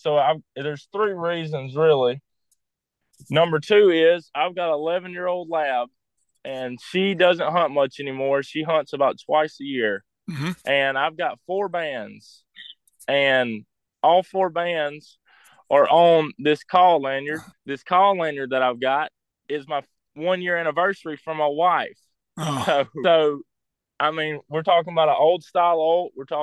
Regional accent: Magee, Mississippi, United States; I was raised in McGee, Mississippi, and I've been duck hunting per se for probably around 10-12 years

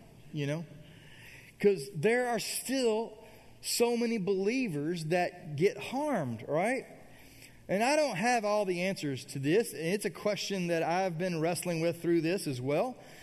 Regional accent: Kentucky, United States; Like, I'm from Kentucky, but don't think it's like this was a glorious horse barn.

